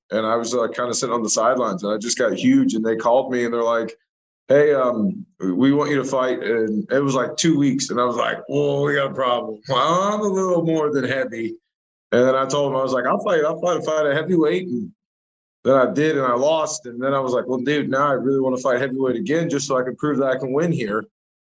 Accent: Cuba, Missouri, United States; I'm originally grew up in Cuba, Missouri, very small little town.

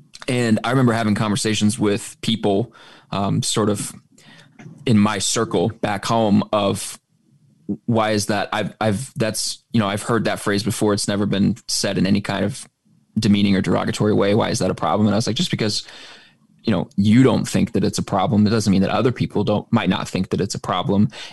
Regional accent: Oklahoma, United States; I've never heard that phrase before. And I grew up in Oklahoma.

